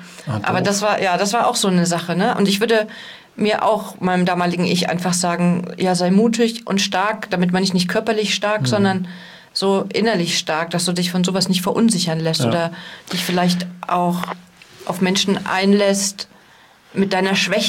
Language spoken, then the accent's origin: German; East Germany, Germany; Und wir wissen ja, ich komme ja aus dem Osten.